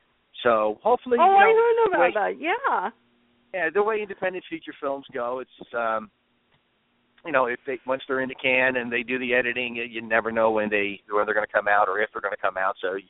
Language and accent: English; Philadelphia, Pennsylvania, United States; Philadelphia Eagles. Born and raised in Philadelphia.